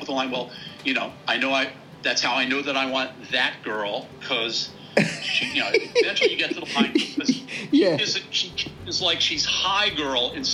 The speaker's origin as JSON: {"language": "English", "country": "United States", "tie": "born or raised there", "said": "I didn't grow up in the city. I was born just outside the city, but okay. I grew up right outside Washington, D.C."}